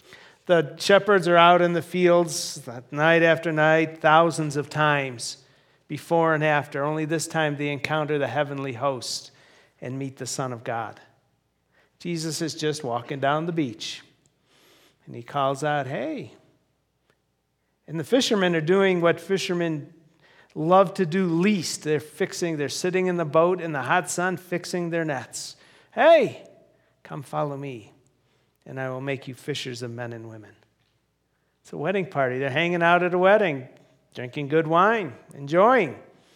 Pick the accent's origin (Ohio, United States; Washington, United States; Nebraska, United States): Ohio, United States; Cleveland; we had to go to my hometown, Cleveland, Ohio, to visit my dad.